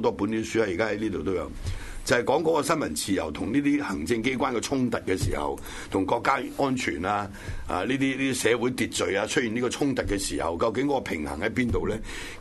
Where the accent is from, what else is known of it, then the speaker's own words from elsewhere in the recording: China; 我哋中國人冇啊嘛！